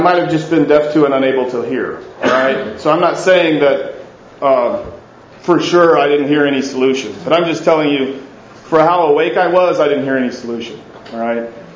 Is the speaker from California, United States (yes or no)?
no; Texas, United States; also born or lived in North Carolina; I'm 43, born and raised in Texas, spent 10 years in North Carolina